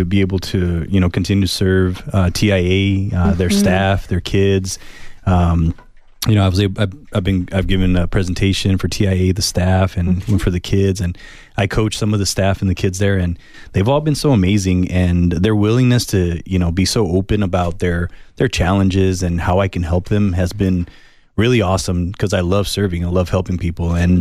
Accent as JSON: {"language": "English", "town": "Rio Rico", "region": "Arizona", "country": "United States", "said": "they're doing a lot of work down there where I'm from, because I'm from Rio Rico."}